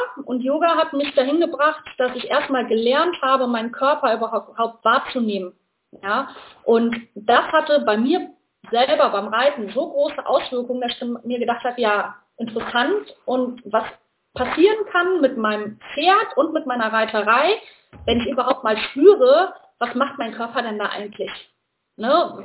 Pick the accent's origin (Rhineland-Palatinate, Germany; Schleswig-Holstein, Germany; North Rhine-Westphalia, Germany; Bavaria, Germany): North Rhine-Westphalia, Germany; Ich komme aus der Nähe von Köln.